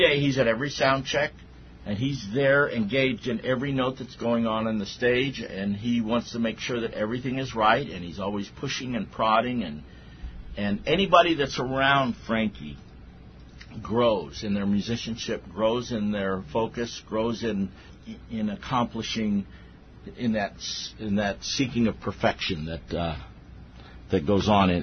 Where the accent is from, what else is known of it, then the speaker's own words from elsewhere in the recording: Litchfield, Illinois, United States; now in Los Angeles, United States; I grew up in Cardinal country, but I was, at age 8 years old, I became a Dodger fan here in Litchfield, Illinois